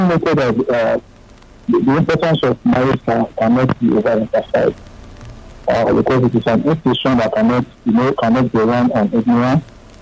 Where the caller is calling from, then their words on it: Akute, Ogun, Nigeria; I'm calling from Akute.